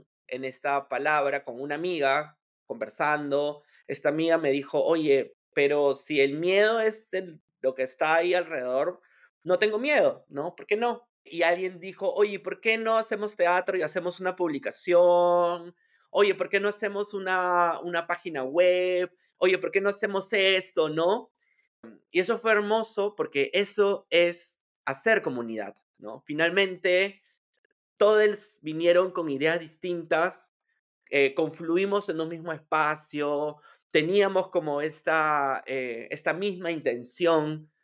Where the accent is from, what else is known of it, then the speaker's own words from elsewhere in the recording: Piura, Peru; now in Lima, Peru; yo soy un chico de Piura que ven a Lima